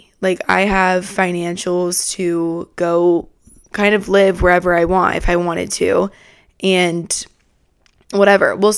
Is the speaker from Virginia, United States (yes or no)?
no; Atlanta, Georgia, United States; So I just got back from Atlanta, Georgia, my hometown, about 5 days ago.